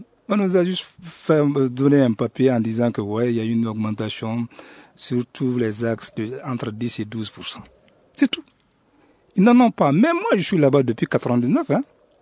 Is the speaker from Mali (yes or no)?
yes; Mali; Nous sommes tous des Maliens